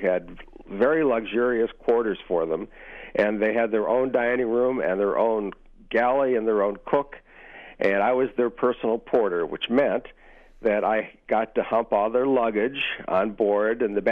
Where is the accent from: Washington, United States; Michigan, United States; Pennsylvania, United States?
Michigan, United States; Sault Ste. Marie; when I was growing up in the Sioux, there was one ship, the Edward L. Ryerson, and it was the only one that shook the windows when it blew the whistle.